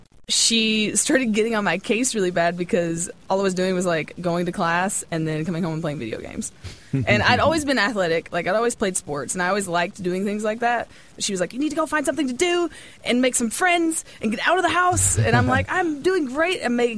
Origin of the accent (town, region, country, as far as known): Kentucky, United States